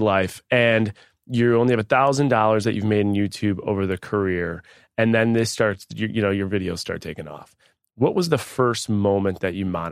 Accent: Buffalo, New York, United States; So let's just say Susie in Buffalo, New York, that's my hometown.

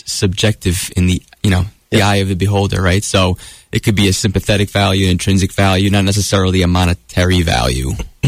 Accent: New York, United States; from Long Island, like I am.

